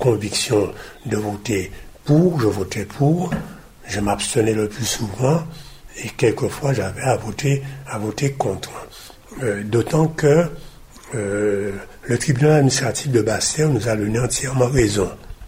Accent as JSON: {"language": "French", "country": "Guadeloupe", "said": "En tant que Guadeloupéen, me sentant vraiment Guadeloupéen"}